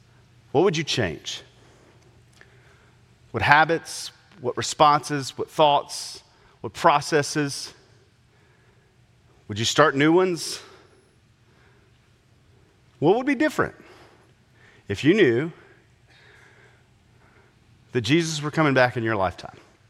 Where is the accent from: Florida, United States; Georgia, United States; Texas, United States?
Georgia, United States; Augusta; I grew up outside of Augusta, Georgia. That area is called the CSRA, the Central Savannah River area.